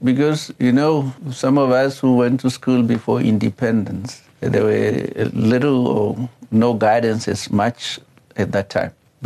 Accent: Malindi, Zambezi, Namibia; born there; I was born in the Zambezi region, formerly known as the Caprivi at that time. And I was born in a little village called Malindi.

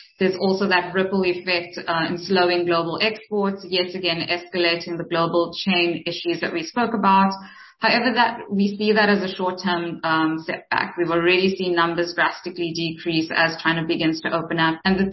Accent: South Africa; You know, as a South African investor, I guess the question for most people are going to be what has been the impact on South African markets

